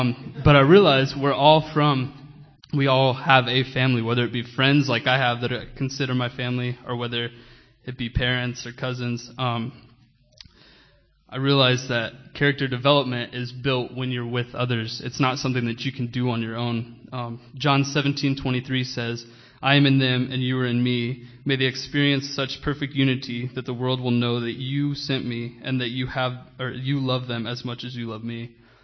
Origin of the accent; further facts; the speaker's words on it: Amarillo, Texas, United States; Good morning. … I'm from Amarillo, Texas